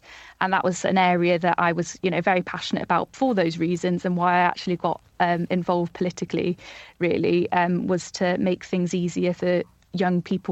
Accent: Anglesey, Wales, United Kingdom; So I was I grew up in North Wales in a place called Ynysmon, where I was a young carer.

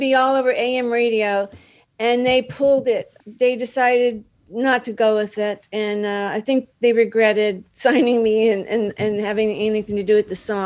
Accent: Dallas, Texas, United States; moved away as an adult; now in Los Angeles, United States; Yeah, I'm from Dallas. Yeah.

